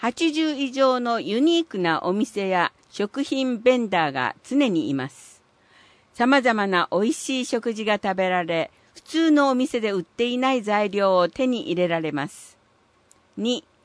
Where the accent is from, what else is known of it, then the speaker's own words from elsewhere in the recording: Philadelphia, Pennsylvania, United States; 今回は私の出身地であるフィラデルフィア市の名物と名所を紹介したいと思います。